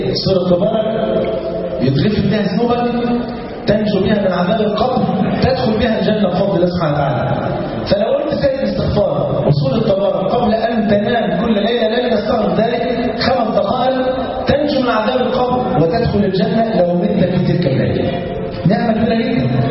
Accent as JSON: {"language": "Arabic", "country": "Egypt"}